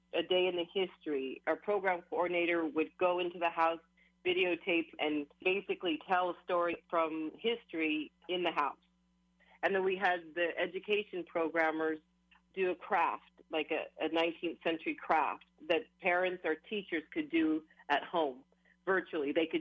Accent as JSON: {"language": "English", "region": "Hawaii", "country": "United States", "said": "When I started Hawaiian Mission House's, it was definitely a struggle being Hawaiian Kanaka Maoli"}